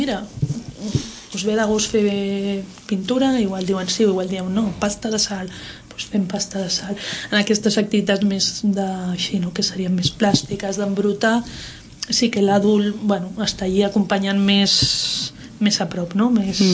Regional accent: Tarragona, Catalonia, Spain; Es va m'adonar després, jo sóc de Tarragona.

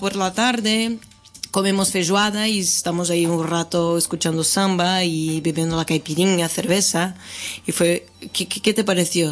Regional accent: Minas Gerais, Brazil; es una cantante brasileña de mi tierra, Minas Gerais

